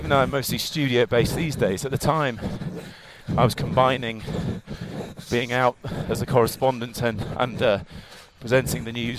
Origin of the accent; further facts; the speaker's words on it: Wales, United Kingdom; So I had cycled a bit as a kid, but I grew up in North Wales, so it was mountain biking and BMX.